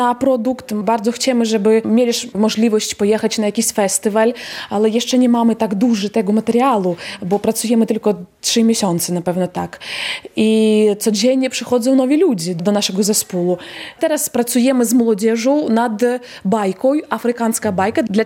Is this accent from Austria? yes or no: no; Ukraine; Polish is a second language; moved away as an adult; now in Poland; Przyjechałam z Ukrainy 7 miesięcy temu.